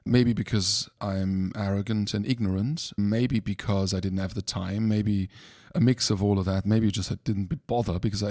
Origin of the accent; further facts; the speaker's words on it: Germany; I was brought up in Germany.